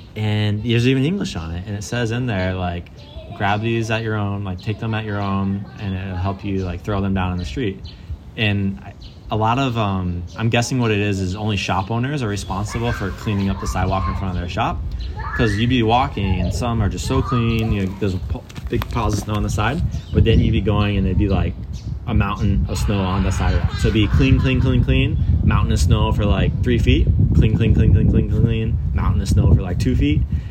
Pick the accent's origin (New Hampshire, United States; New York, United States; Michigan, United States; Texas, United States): Michigan, United States; Detroit; And I grew up in the Detroit area, you know, which we definitely get nasty, dirty snow.